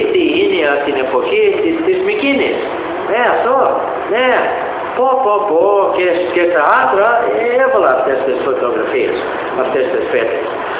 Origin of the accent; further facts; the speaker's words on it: United States; είμαι Αμερικανός και θέλω να βρω